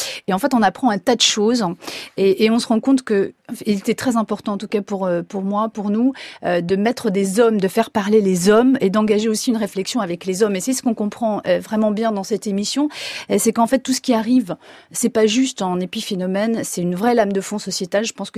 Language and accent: French; Canada; Tiens, chez nous, au Canada, par exemple, le prochain numéro